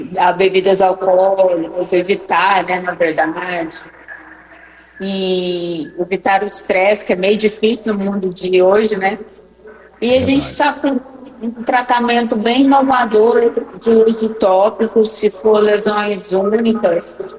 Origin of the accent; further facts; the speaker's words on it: Goiânia, Goiás, Brazil; E eu sou de Goiânia, Goiás